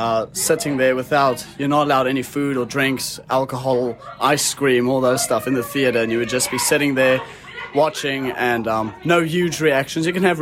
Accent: South Africa; now in New Zealand; because I come from South Africa

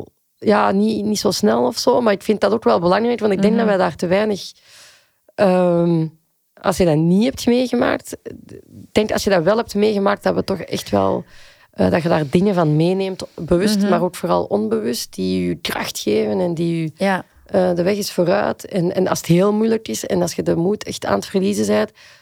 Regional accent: Hamont-Achel, Limburg, Belgium; En ik ben opgegroeid in Hamond-Achel. En dat is het Noord-Limburg. En dat is voor mij het einde van de wereld. En dan naar links. Tegen de Nederlandse grens.

